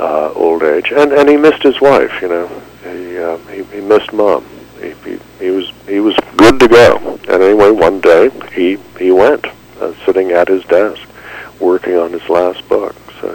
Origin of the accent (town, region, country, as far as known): Ireland